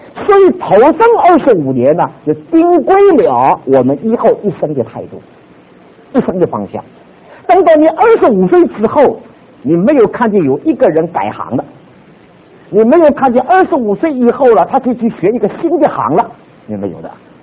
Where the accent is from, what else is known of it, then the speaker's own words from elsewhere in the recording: China; 我们中国的同学或者我们中国人，我们常常犯到这个的毛病